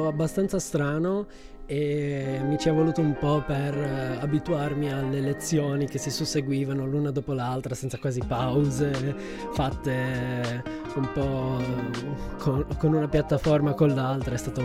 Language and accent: Italian; Turin, Piedmont, Italy; io sono di Torino e appunto sono rimasto qua in sede in un certo senso